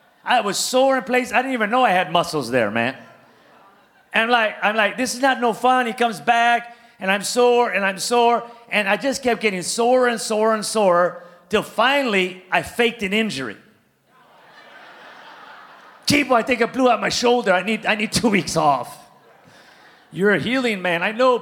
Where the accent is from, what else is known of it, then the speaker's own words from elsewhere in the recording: Pico Rivera, California, United States; I'm from Pico Rivera, man. I could do anything like that.